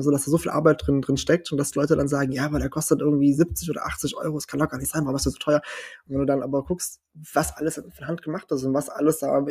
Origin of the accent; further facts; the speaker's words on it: Portugal; moved away as an adult; now in Germany; ich bin in Portugal aufgewachsen. Also ich im 6. Lebensjahr sind meine Eltern ausgewandert nach Portugal und ich war bis zu meinem 21. Lebensjahr dort.